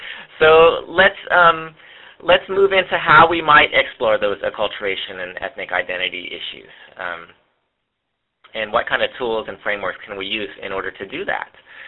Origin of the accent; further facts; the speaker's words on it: United States; So in my case, I'm a Vietnamese American. I grew up in the United States, but my parents are from Vietnam.